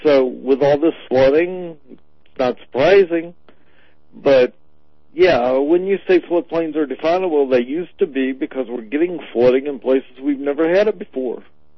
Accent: Tampa, Florida, United States; I grew up in Tampa, and we started to see flooding down in Tampa just with thunderstorms.

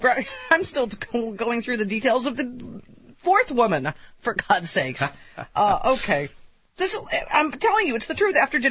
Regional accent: Buffalo, New York, United States; There's something about getting close to my hometown show in Buffalo that's giving me flashbacks

